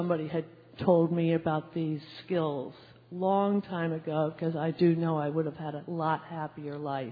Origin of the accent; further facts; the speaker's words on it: Colorado, United States; from Colorado.